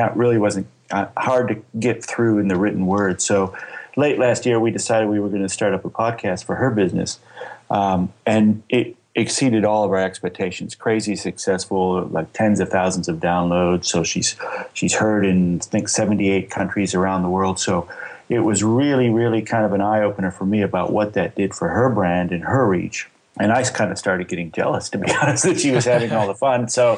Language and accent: English; Detroit, Michigan, United States; now in Australia; And as you can tell, I probably don't have a thick Australian accent, and that's because I grew up in Detroit.